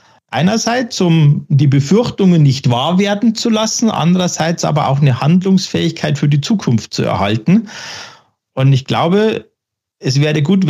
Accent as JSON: {"language": "German", "town": "Munich", "region": "Bavaria", "country": "Germany", "said": "Ich komme aus München und da trinkt man dann doch eher mal ein Weißbier oder sowas."}